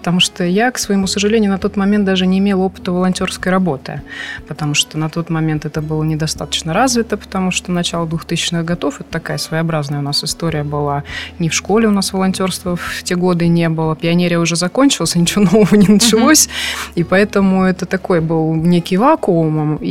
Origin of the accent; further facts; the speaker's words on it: Tver, Tver Oblast, Russia; born there; я родилась в Твери, мои родители родились в Твери, а вот уже мои дедушки по окончанию войны были сюда дислоцированы, собственно, история нашей семьи послевоенная.